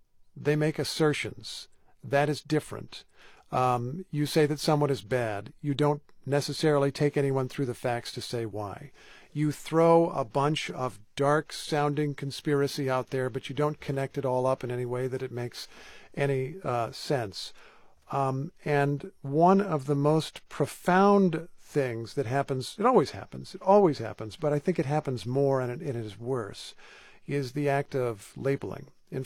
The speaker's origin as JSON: {"language": "English", "town": "Carmel", "region": "Indiana", "country": "United States", "tie": "born or raised there", "said": "Oh, well, it was a fantastic place to grow up where I learned so much."}